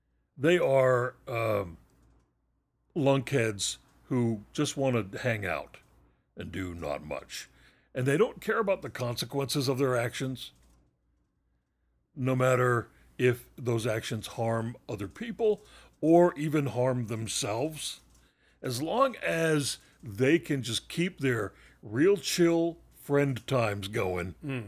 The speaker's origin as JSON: {"language": "English", "country": "United States", "said": "I'm American."}